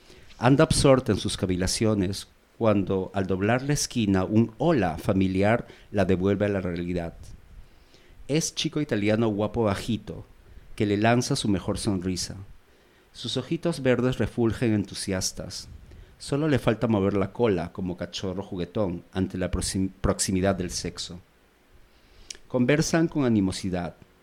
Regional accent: Peru; a mí me interesa muchísimo, o sea, que se conozca en mi país. Hay un periodista muy famoso en Perú

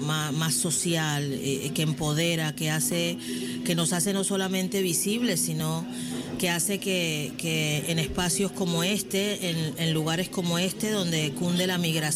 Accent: Caribbean Region, Colombia; moved away; es una mujer colombiana como yo, yo soy del Caribe

